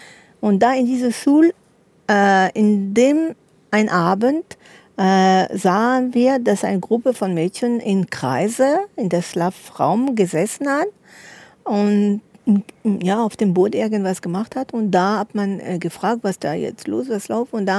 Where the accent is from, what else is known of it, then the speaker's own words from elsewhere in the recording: Paris, Île-de-France, France; German is a second language; Und meine Mama ist Deutsch, kommt aus Norddeutschland. Und wir kamen, also eigentlich sind wir in Paris geboren, dort groß geworden. Und wir haben Multikulti in unserer Familie. Aber Französisch war die Sprache, da meine Eltern nicht gleich Länder waren.